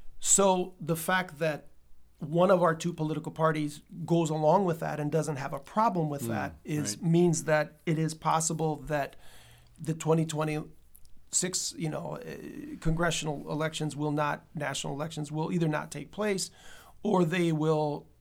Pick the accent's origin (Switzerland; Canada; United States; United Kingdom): United States; I grew up in the United States where, you know, you don't always like your librarians